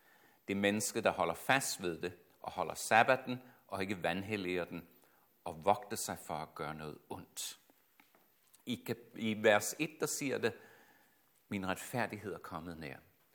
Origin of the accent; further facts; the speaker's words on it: Australia; som teenager, der voksede jeg op i Australien